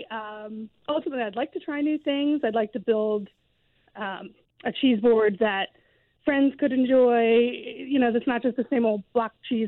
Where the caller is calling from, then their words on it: Mullica Hill, New Jersey, United States; I'm calling from Mullica Hill, New Jersey, outside of Philadelphia.